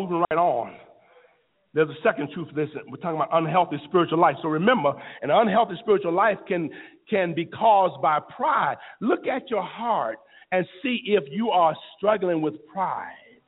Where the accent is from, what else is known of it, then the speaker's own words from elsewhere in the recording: Florida, United States; when I was growing up in Florida